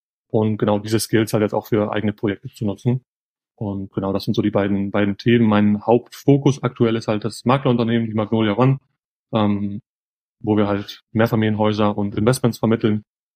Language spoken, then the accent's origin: German; Dorsten, North Rhine-Westphalia, Germany; now in Essen, Germany; vor allen Dingen halt in Dorsten, in meiner Heimatstadt und hier in Essen.